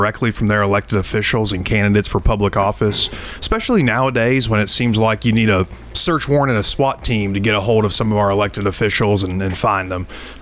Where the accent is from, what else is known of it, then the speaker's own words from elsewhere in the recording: Rockvale, Tennessee, United States; I'm born and raised in Rutherford County, grew up in the Rockvale community, attended Eagleville, Rockvale, Central Magnet all for various periods of time.